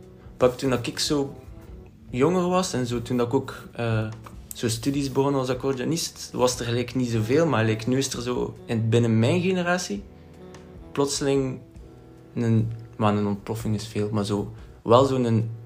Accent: Ghent, East Flanders, Belgium; accent: Ghent; now in Brussels, Belgium; Ik ben oorspronkelijk van Gent. De andere 2 zijn ook allebei uit Gent. Ja, dus mijn accent is redelijk zwaar.

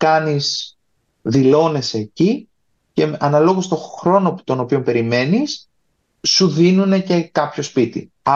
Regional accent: Thessaloniki, Central Macedonia, Greece; moved away; κάθε φορά που πηγαίνω, όχι στη Θεσσαλονίκη, στην πόλη μου, βλέπω ότι οι τιμές πλησιάζουν επικίνδυνα τις τιμές εδώ πέρα

